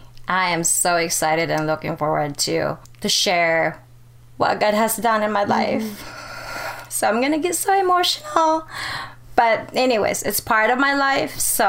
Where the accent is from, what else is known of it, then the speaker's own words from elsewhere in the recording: Davao City, Davao Region, Philippines; English is a second language; Growing up in the Philippines as a young child, we grew up really poor.